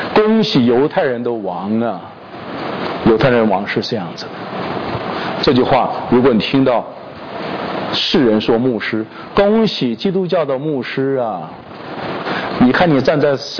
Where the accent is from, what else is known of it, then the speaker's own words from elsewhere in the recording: China; 像我们中国人说刑不上大夫哈